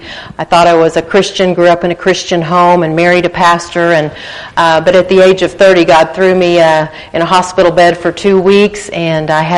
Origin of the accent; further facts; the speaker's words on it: Wisconsin, United States; born there; I was born in Wisconsin, so I love the snow. And we have not had any in Oklahoma for several years now